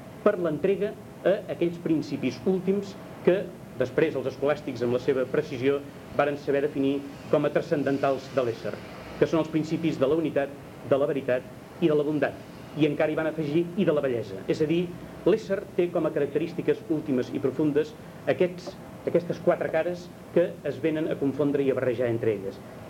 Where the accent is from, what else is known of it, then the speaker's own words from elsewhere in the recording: Ripoll, Catalonia, Spain; que vivia a Ripoll, d'on jo sóc